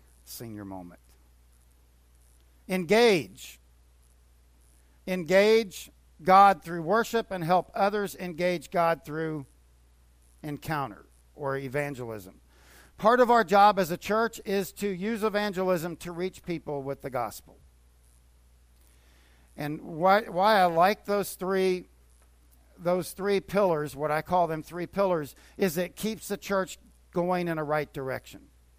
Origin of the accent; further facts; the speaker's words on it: Florida, United States; I grew up in Kennedy Space Center, actually, and space has always fascinated me.